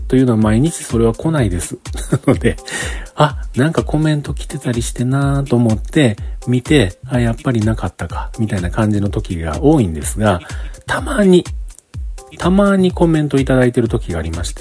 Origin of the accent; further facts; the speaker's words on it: Kyoto, Japan; 僕京都の人なので、